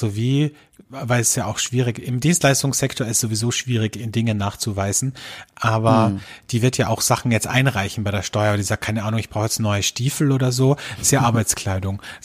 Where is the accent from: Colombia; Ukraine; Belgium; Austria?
Austria; bei uns in Österreich